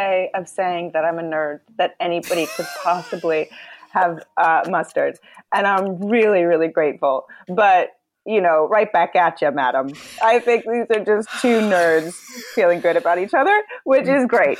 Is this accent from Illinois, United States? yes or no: no; New York City, New York, United States; It was not exactly intentional. I mean, growing up in New York City helped.